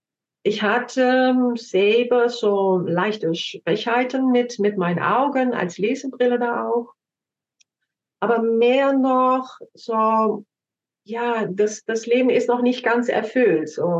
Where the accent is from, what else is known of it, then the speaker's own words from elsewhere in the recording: Netherlands; German is a second language; now in Germany; Ich komme ursprünglich aus Holland. Das wird man vielleicht auch mal zwischendurch hören.